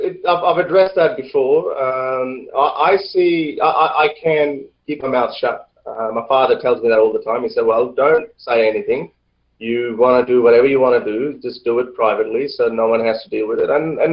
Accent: Lahore, Punjab, Pakistan; born there; I was born in Lahore, Pakistan, which is a very conservative religious country.

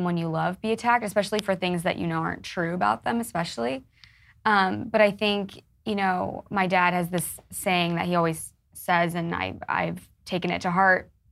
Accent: United States; But as an American, it makes me really proud because it means that we live in a country and a society where people can speak out against their elected leaders.

